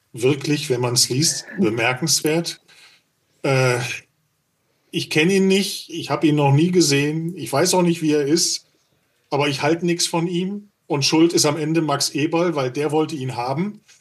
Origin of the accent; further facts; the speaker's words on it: Berlin, Germany; Und das sage ich jetzt als Berliner.